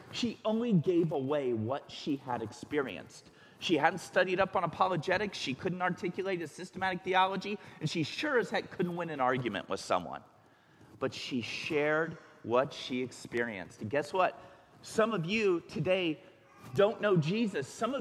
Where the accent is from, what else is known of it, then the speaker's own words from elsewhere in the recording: United States; I just know the American church because I was born in America and raised in America.